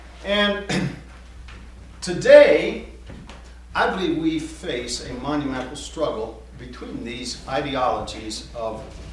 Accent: Akron, Pennsylvania, United States; from Akron, Pennsylvania.

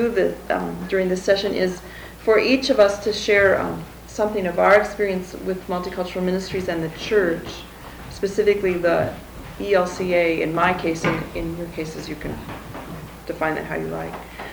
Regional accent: Tacoma, Washington, United States; I'm from Tacoma, Washington.

